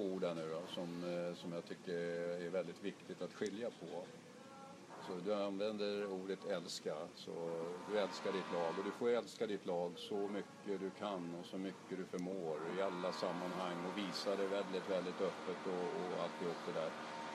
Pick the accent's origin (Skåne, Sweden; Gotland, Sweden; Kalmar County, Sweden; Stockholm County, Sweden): Kalmar County, Sweden; Kalmar; born there; ni vet ju att jag är född i Kalmar. Så jag har ett favoritlag i kroppen och det är Kalmar AIK där min far spelade och vi växte upp och allt det där. Nej, men jag är uppväxt i Djurgården.